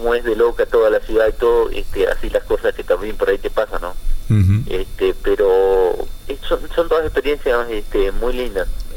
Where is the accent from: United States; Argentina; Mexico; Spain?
Argentina; como todo argentino, ¿no?